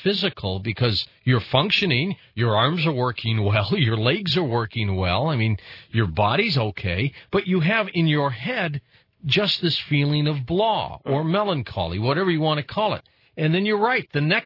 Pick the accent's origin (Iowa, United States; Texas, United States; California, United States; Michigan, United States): Michigan, United States; Detroit; When I was a kid growing up in Detroit, we lived in what I thought was a big house.